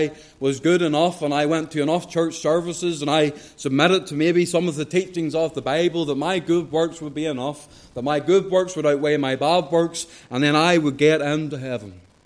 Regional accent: Portaferry, Northern Ireland, United Kingdom; But I was raised there in Port of Ogie, and that has a wee fishing village down the Ars Peninsula.

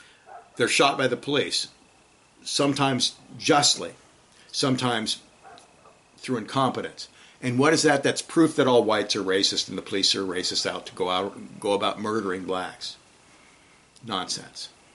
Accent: California, United States; now in Philadelphia, United States; Now, I was raised in California, and there were a few blacks around, African-Americans around, and we played with them, and we were friends with them, and it was no big deal.

